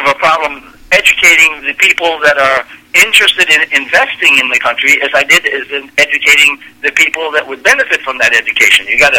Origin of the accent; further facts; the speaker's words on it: Haiti; when I was growing up in Haiti, there were a maximum of 2 million people in Haiti.